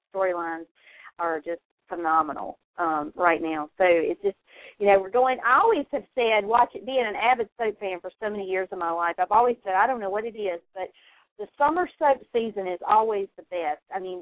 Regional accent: North Carolina, United States; Well, I'm from North Carolina, and I'm based out of North Carolina.

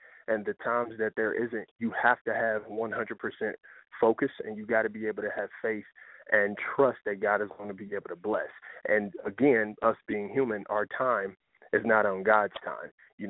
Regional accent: Cincinnati, Ohio, United States; now in Columbus, United States; I'm from Cincinnati, but we're actually, our headquarters is in Columbus, Ohio.

